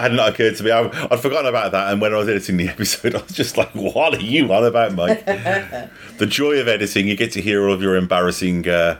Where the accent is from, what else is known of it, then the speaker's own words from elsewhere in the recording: Midlands, United Kingdom; now in New Zealand; So I grew up in the Midlands of England. So just being near the sea is a really big thing.